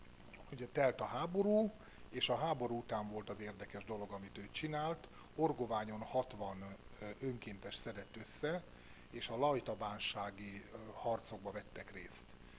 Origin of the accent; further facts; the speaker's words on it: Gödöllő, Pest, Hungary; moved away as an adult; now in Péteri, Hungary; jelenleg Péteriben élek, de az életem nagy részét itt éltem le Gödöllőn, itt születtem, és 55 éves koromban költöztem el innen.